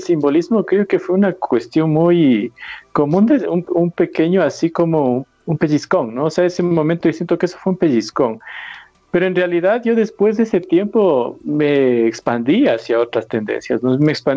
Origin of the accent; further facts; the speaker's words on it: Ecuador; Yo estoy como ecuatoriano, estoy participando ahí